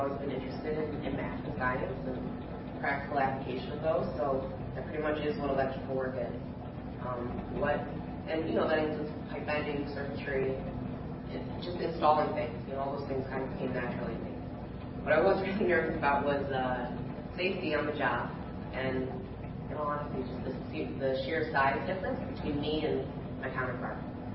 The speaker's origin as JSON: {"language": "English", "region": "Michigan", "country": "United States", "lives_now": "New York, United States", "said": "So I moved to New York. I'm from Michigan"}